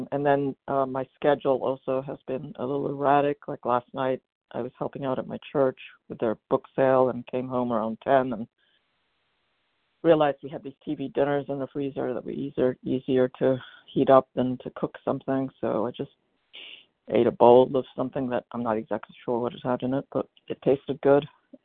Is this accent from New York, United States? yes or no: yes; New York City, New York, United States; from Brooklyn, New York.